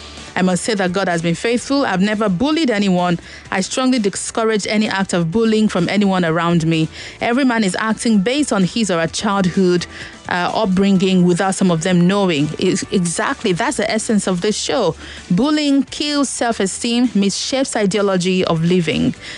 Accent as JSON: {"language": "English", "region": "Lagos", "country": "Nigeria", "said": "I am from Lagos."}